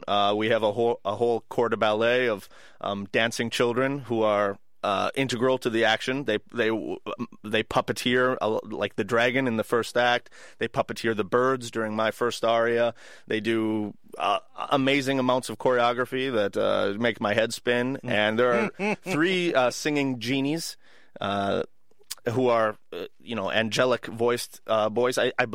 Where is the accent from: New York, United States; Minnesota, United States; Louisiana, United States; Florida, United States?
Minnesota, United States; But I grew up in Minnesota. And in Minnesota, like many places in the country, I'm sure, but Minnesota particularly has a very rich choral tradition.